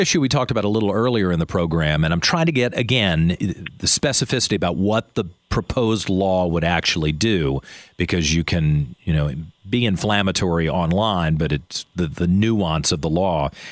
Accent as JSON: {"language": "English", "region": "Virginia", "country": "United States", "tie": "born or raised there", "said": "I mean, I grew up in Henrico County."}